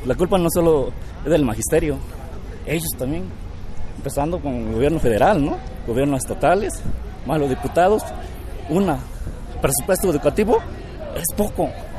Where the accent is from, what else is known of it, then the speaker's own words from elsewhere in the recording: Oaxaca, Mexico; Nosotros que venimos del estado de Oaxaca, que es un estado pluricultural, de raza indígena, oaxaqueña, existen como 36 grupos indígenas.